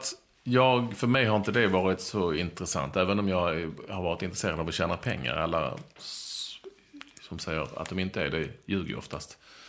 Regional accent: Skåne, Sweden; accent: Scanian; also born or lived in Malmö

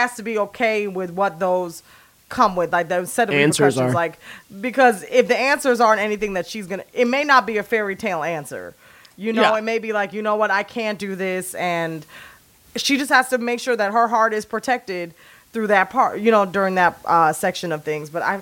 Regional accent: Jamaica; No, because I'm Jamaican and I need answers.

